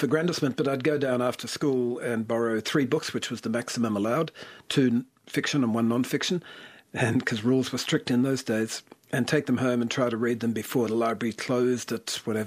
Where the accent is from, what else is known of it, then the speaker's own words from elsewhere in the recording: Devonport, Tasmania, Australia; It was idyllic for a kid. I mean, we just wandered and explored and adventured all day long. There was a ferry you could catch across the river and go to North Devonport, which we did quite often.